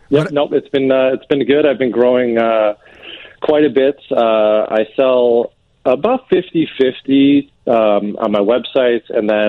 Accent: Lombard, Illinois, United States; I grew up in Lombard, so I'm a true suburbanite here in the west suburbs.

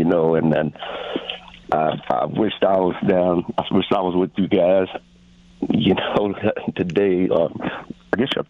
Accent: Texas, United States; because I'm from Texas and grew up as a Cowboy fan

